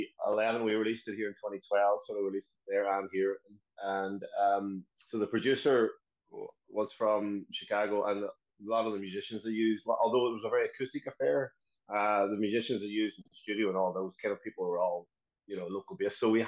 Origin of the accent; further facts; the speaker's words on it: Lifford, County Donegal, Ireland; And I grew up in Lifford. And Lifford is in Donegal on the Republic of Ireland side.